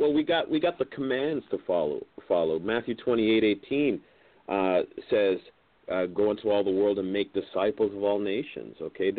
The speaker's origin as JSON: {"language": "English", "country": "Canada", "said": "I'm from Canada"}